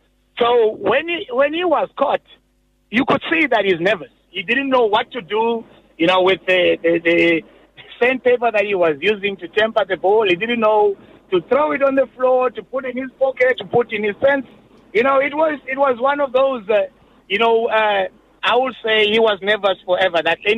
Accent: South Africa; as a South African

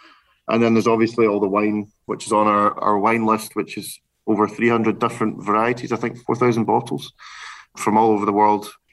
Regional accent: Glasgow, Scotland, United Kingdom; But I'm from Glasgow, so I'm keeping to my roots slightly

